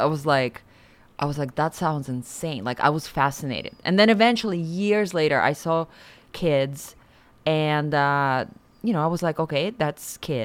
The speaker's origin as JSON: {"language": "English", "region": "Siberia", "country": "Russia", "tie": "born or raised there", "second_language": "English", "said": "I remember growing up in Siberia"}